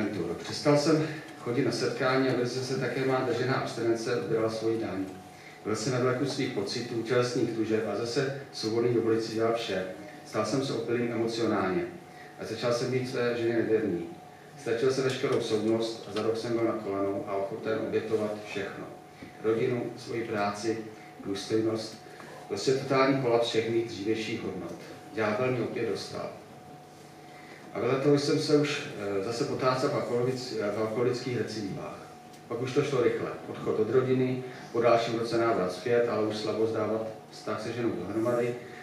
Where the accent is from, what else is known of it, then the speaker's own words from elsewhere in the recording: Šumperk, Olomouc Region, Czechia; S bráchou jsme zašli na bohoslužbu bratrské církve Šumperku, v mém rodném městě.